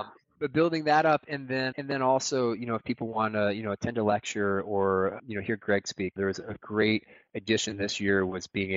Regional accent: Florida, United States; But, you know, I'm from Florida, you know, so on Saturdays this time of year, it's all about college football and tailgating

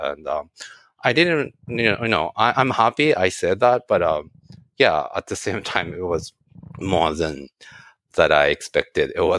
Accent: Kawasaki, Kanagawa, Japan; English is a second language; moved away as an adult; I'm from Kawasaki, Kanagawa Prefecture. It's like a suburb of, like New Jersey, suburb of New York. And, I basically, I was born there, I grew up there, and most of my life I've lived in Japan till 27 or so.

